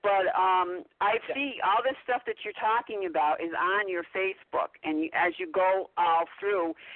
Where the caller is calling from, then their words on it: Westfield, Massachusetts, United States; Westfield, Massachusetts.